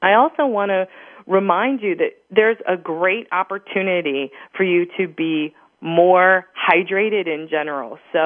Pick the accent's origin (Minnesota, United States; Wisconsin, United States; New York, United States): Wisconsin, United States; Appleton; also born or lived in Green Bay; I was living in Green Bay, Wisconsin. I'm from Appleton.